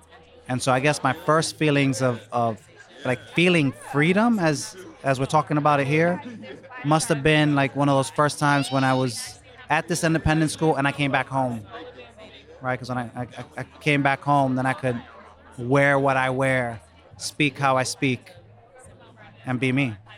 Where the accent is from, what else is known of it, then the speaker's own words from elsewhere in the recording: New York City, New York, United States; I grew up on the Lower East Side back in the day. And so someone like me, when we say back in the day, this is before gentrification. I grew up in the projects.